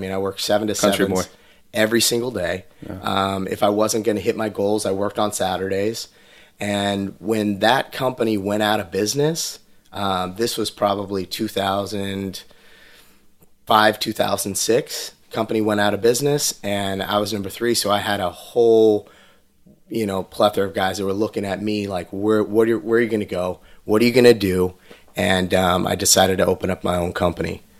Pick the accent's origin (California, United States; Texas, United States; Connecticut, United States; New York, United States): California, United States; Manteca; So I'm originally from Manteca. I grew up on 5 acres, total country boy.